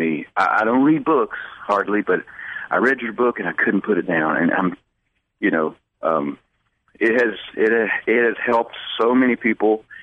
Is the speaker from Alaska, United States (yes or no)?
no; Kings Mountain, North Carolina, United States; I was born in Kings Mountain and grew up in the area. Of course, I grew up in foster care, so I moved around quite a bit. But Kings Mountain is where I was born